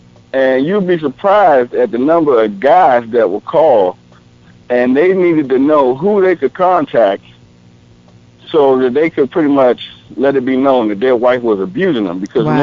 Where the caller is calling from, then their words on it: Lanham, Maryland, United States; I'm calling from Lanham.